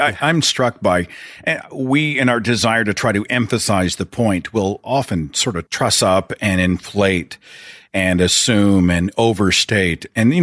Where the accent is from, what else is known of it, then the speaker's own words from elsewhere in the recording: Oklahoma, United States; He was a representative here in in the state of Oklahoma, my home state.